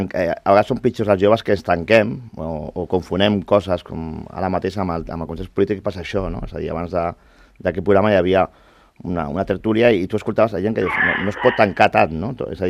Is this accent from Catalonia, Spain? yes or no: yes; Catalonia, Spain; born there; som catalans, som nascuts a Catalunya